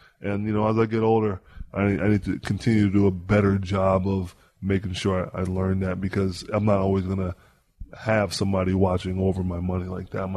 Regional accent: Maryland, United States; also born or lived in Queens, New York; I was born in Queens, raised in Maryland.

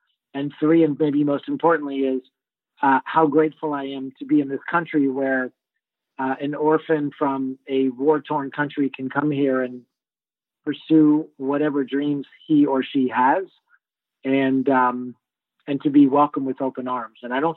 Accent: Miami, Florida, United States; I grew up in South Florida, Miami, and I'm definitely a Miami guy.

